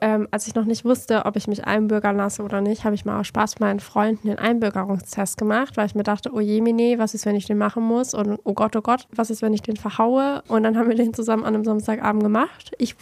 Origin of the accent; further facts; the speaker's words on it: Portugal; also ich komme aus Portugal